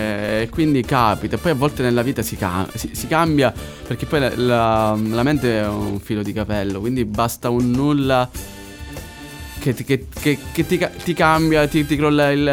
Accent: Sicily, Italy; accent: Sicilian; nel nostro dialetto abbiamo tutte le vocali perfette. La dizione siciliana è fantastica. Cioè, io basta che se dovessi parlare correttamente, basta che traduco dal siciliano in italiano, è fantastico per capire l'apertura delle vocali.

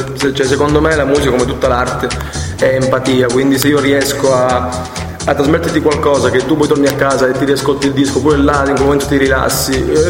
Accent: Crotone, Calabria, Italy; Noi tre siamo calabresi di Crotone, tutti e tre. Quindi poi il gruppo si è formato a Bologna, però ecco, siamo crotonesi.

